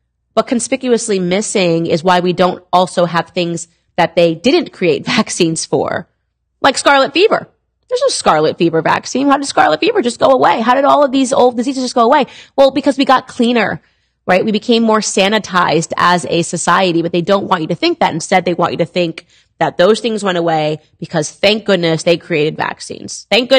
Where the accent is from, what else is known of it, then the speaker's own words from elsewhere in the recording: Stamford, Connecticut, United States; I am from Connecticut. I grew up in Stamford, Connecticut.